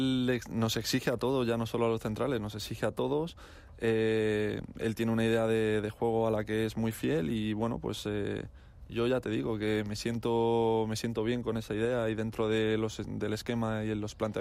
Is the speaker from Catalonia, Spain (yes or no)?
no; Madrid, Community of Madrid, Spain; además soy de Madrid